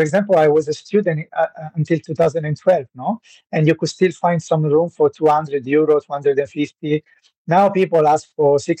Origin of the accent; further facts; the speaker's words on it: Italy; English is a second language; now in Berlin, Germany; But I'm Italian of origin, so